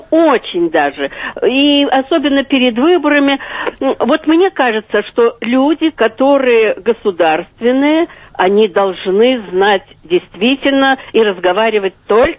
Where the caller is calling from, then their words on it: Kyiv, Ukraine; Добрий день. Я із Києва.